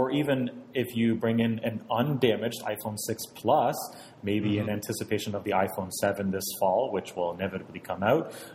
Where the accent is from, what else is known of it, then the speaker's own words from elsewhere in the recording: Canada; I'm a Canadian, I'm going to give you Canadian dollars for the Canadian service